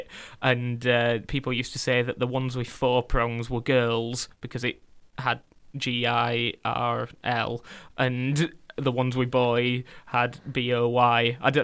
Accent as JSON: {"language": "English", "town": "Huddersfield", "region": "Yorkshire and the Humber", "country": "United Kingdom", "said": "but myself and Maisie are originally from Huddersfield, if you can't tell by my insanely awful accent."}